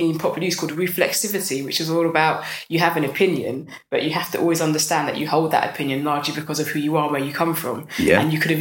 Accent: London, United Kingdom; That's why I'm from London.

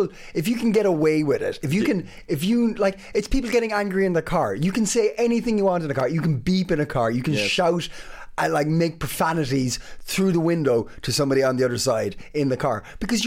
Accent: Ireland; now in Copenhagen, Denmark; I'm Irish, Marius is Danish, Abby's not here, but Abby's American

